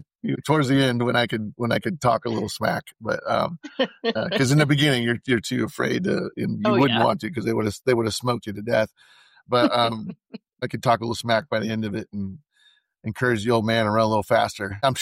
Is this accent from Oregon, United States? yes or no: yes; Oregon, United States; now in Georgia, United States; growing up in Oregon where it's relatively cool and there's no humidity where I'm